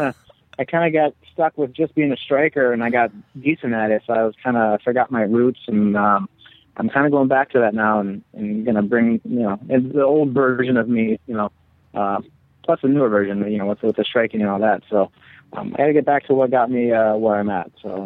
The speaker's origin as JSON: {"language": "English", "town": "Chicago", "region": "Illinois", "country": "United States", "tie": "born there", "said": "Back in before I was born in Chicago, he started doing judo back then."}